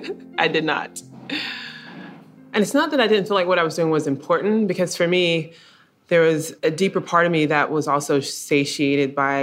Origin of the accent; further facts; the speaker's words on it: Columbus, Georgia, United States; growing up in Columbus, Georgia, with my father being one of the first Black dentists in the city, and it being a small city, like, everybody kind of knew who you were.